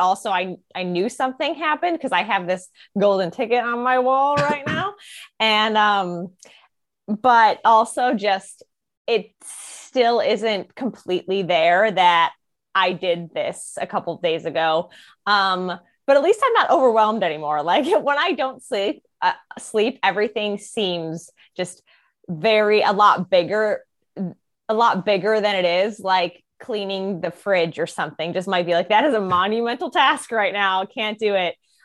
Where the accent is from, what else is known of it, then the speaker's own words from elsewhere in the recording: New York, United States; And I'd be like, oh, I'm from New York.